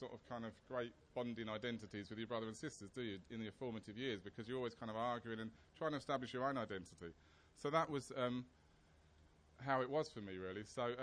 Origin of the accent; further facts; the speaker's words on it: New Haven, Connecticut, United States; also born or lived in Nigeria; And so there I was, little black child growing up in New Haven, surrounded by this very strange white family, and this very strange kind of New Haven, which was very different.